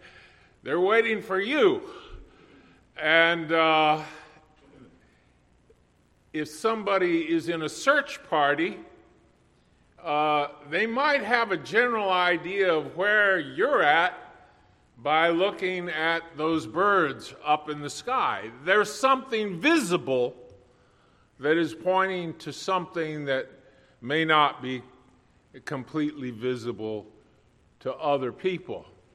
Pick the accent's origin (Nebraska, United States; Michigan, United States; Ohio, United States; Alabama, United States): Nebraska, United States; and I grew up in Nebraska, which is pretty flat, but in Kansas, I think, is even flatter.